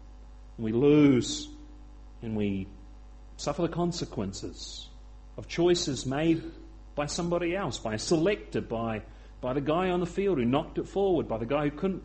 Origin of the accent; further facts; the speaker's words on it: Victoria, Australia; Hey, I'm an Australian too. I'm just a Victorian, if anything.